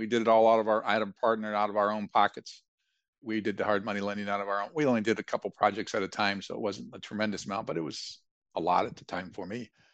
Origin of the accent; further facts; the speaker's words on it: Ohio, United States; I say it's only 50 because I'm from Ohio.